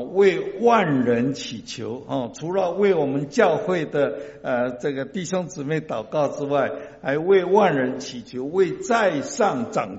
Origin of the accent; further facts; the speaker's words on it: Taiwan; now in United States; 那我的家乡台湾啊，还是有我的亲人在。